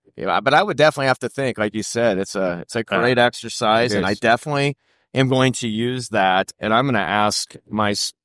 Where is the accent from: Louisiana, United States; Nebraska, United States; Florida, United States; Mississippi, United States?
Nebraska, United States; Broken Bow; I grew up in Broken Bow, so, you know.